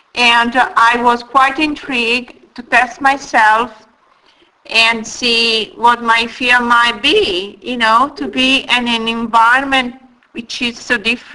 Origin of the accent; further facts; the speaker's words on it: Italy; Well, I'm originally from Italy. I'm not British.